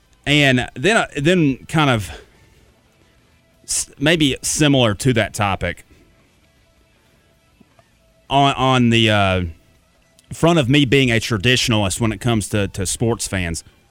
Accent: Georgia, United States; I grew up in Georgia. I'm an Atlanta sports fan.

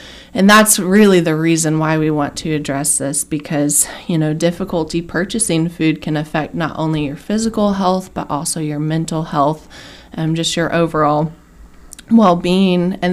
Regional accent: Kentucky, United States; I'm over from Eastern Kentucky

